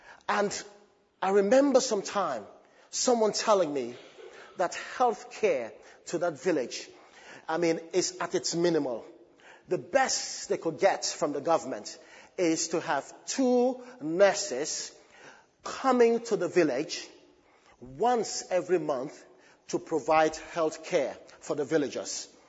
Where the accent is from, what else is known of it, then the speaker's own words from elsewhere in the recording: Gambia; English is a second language; But I'm just from Gambia, and I'm just in my Gambia, you know, mentality.